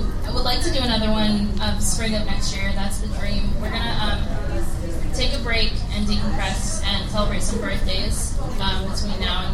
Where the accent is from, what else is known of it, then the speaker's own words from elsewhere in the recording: California, United States; Like, girl, I'm from California. I know how expensive it is.